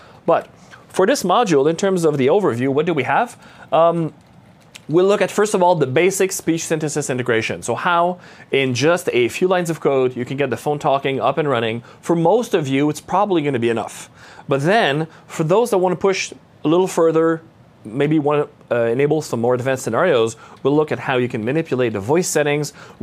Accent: Canada; first language French; English is a second language; I'm French Canadian, so English is not my first language.

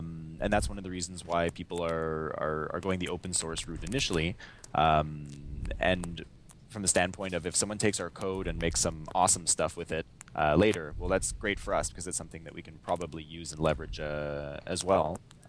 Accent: Montreal, Quebec, Canada; also born or lived in Bay Area; No, I'm originally from Montreal. I was working in the Bay Area, actually, before I started Really Active. And the reason I came back to Montreal

